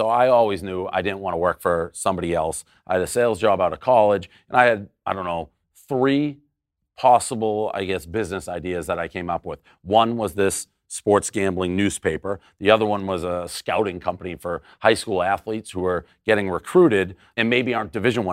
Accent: Boston, Massachusetts, United States; I lived in an era growing up in Boston, like Dan Shaughnessy's a local sports writer.

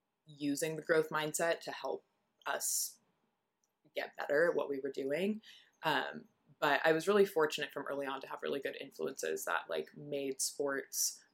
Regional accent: California, United States; I'm such a nerd. And I'm from Southern California.

